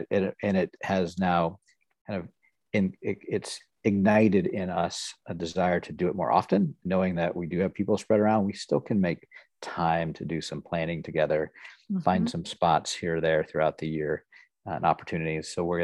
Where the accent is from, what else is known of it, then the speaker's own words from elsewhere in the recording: Nebraska, United States; also born or lived in Houston, Texas; So I grew up in Nebraska for the most part. I lived in Houston, Texas for 1 year when I was 4. That's like my earliest memory was Houston, Texas. But that didn't last long. Grew up in Nebraska.